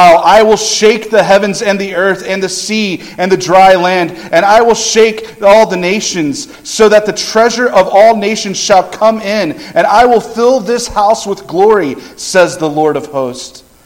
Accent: Columbus, Kansas, United States; I grew up in Columbus, Kansas, in the southeast corner of Kansas, in a town so small we had more cats than people. That's how small my hometown was in Kansas.

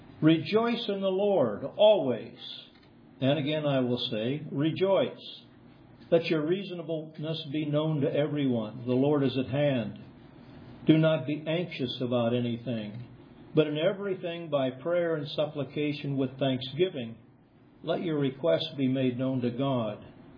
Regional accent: Kansas, United States; and you know, many of you know I grew up in Kansas, so this is not unusual for my memory

